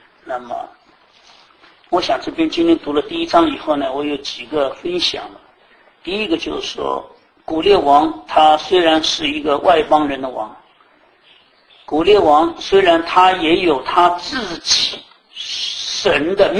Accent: China; 你今天跟我讲的神他到底是那位老天爷吗？我们中国人讲的老天爷吗？

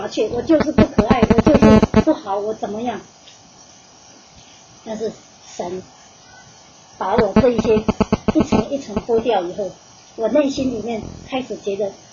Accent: Taiwan; 反正我不开口，人家不知道我是台湾人

